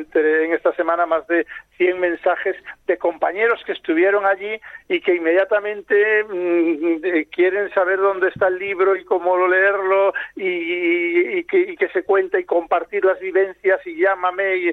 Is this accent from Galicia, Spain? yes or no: no; Rimor, Castile and León, Spain; now in New York, United States; en Ponferrada soy neoyorquino y en Nueva York soy de Rimor.